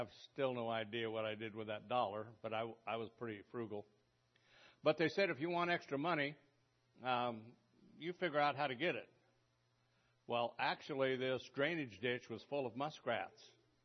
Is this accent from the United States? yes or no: yes; Wyoming, United States; I was raised in Wyoming and very close to the place where we grew up, there was a big drainage ditch.